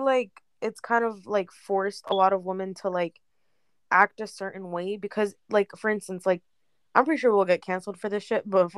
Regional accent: United States; because we're American, like we were born and raised

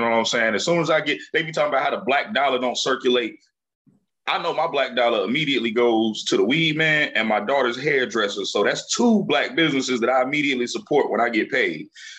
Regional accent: Cincinnati, Ohio, United States; now in Atlanta, United States; I was the candy lady in the trap on the east side for a little bit here in Atlanta. But nah, growing up in Cincinnati

